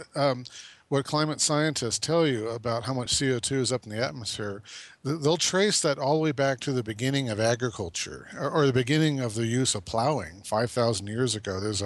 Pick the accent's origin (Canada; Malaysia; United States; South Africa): United States; Phoenix, Arizona; I grew up in Phoenix, Arizona as a suburban boy.